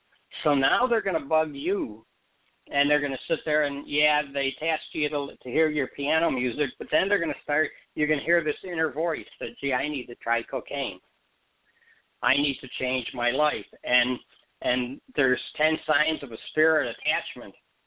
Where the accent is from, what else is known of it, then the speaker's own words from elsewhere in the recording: Chicago, Illinois, United States; But as I said, I'm from Chicago. The only thing we know about drilling is you go to the dentist.